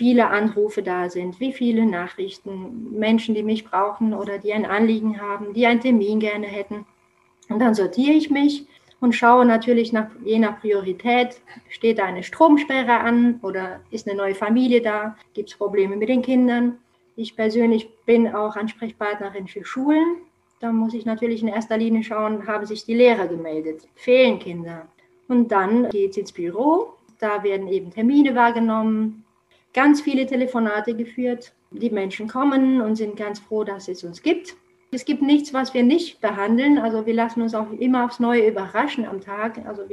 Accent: Romania; now in Saarbrücken, Germany; Ich komme aus Rumänien und lebe seit 1997 in Saarbrücken, wo ich auch sehr glücklich bin und eine Familie gegründet habe. Ich bin 43 Jahre alt und habe doppelte Staatsbürgerschaft. Ich bin deutsch und rumänisch.

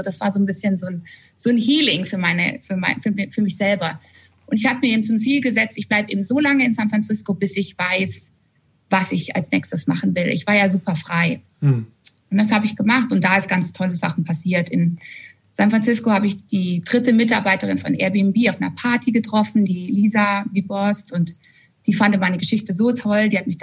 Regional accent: Germany; Und ich als Deutsche bei Airbnb

